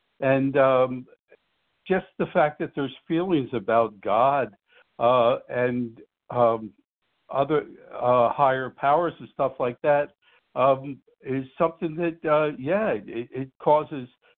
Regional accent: New Jersey, United States; I'm from New Jersey, up north.

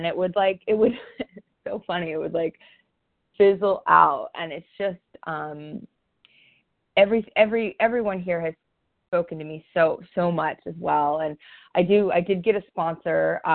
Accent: California, United States; I'm from Southern California as well.

